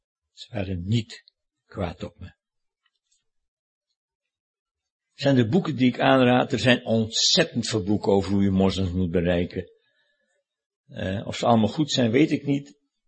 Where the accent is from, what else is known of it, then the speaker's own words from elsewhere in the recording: Sint Pancras, North Holland, Netherlands; Ik kom uit Sint Pancras en boven Alkmaar, hè, donker in Holland. En daar ben ik ook op de lagere school geweest.